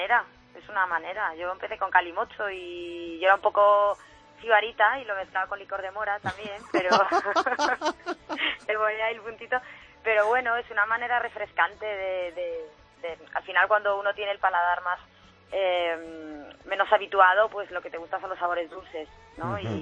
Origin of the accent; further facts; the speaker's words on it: Galicia, Spain; Yo soy gallega y siempre tiro mucho para la tierra